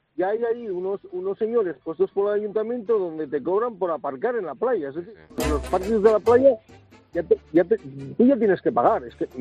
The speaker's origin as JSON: {"language": "Spanish", "town": "Avilés", "region": "Asturias", "country": "Spain", "said": "Yo soy de Asturias, soy de un pueblo que se llama Avilés"}